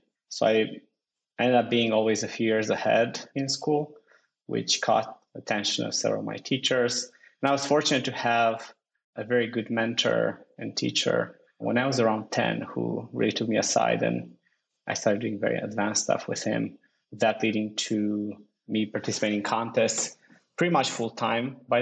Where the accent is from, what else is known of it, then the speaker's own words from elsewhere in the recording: Romania; English is a second language; Yeah, so I grew up in Romania.